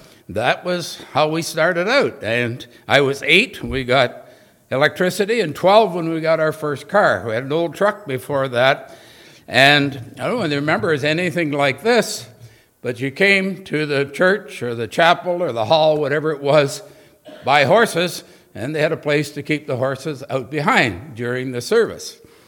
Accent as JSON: {"language": "English", "region": "Ontario", "country": "Canada", "tie": "born or raised there", "said": "I grew up in Northern Ontario, as a child"}